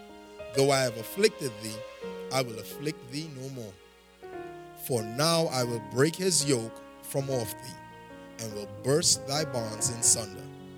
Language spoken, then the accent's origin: English; Trinidad & Tobago; And drieth, man, I'm a Trinidadian. I shouldn't have put all these THs.